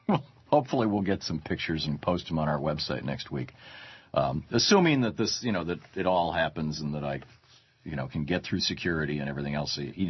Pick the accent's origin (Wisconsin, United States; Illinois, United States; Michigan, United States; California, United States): Michigan, United States; Lansing; I grew up in Lansing, Michigan, in a little three-bedroom house in Lansing with a basement.